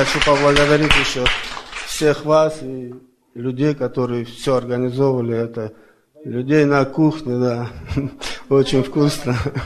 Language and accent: Russian; Orlando, Florida, United States; я из Орландо, Флорида.